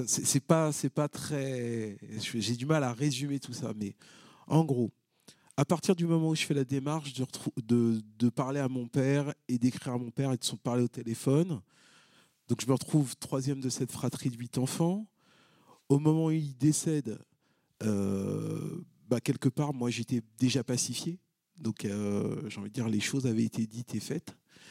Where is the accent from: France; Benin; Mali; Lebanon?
Benin; retourner sur ma terre natale et puis d'aller dire bonjour à mon oncle, m'occuper de la tombe des grands-parents, etc.